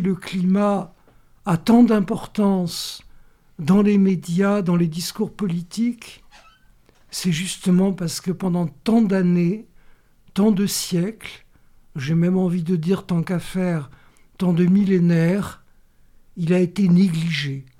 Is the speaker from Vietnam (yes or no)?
no; Paris, Île-de-France, France; moved away as an adult; now in Marseille, France; Je suis né à Paris. J'ai vécu à Paris jusqu'à une trentaine d'années. C'est à ce moment-là que je suis parti m'installer à Marseille.